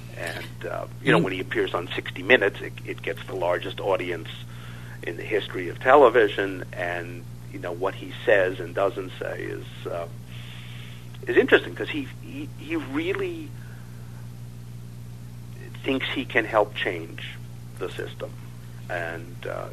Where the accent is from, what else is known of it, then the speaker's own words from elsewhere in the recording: Manhattan, New York, United States; I mean, I'm from Manhattan, and so we have known Trump very well since the 70s.